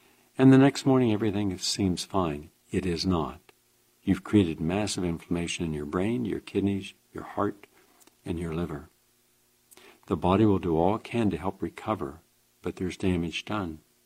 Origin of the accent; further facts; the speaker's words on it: West Virginia, United States; had they gone down to my home state, West Virginia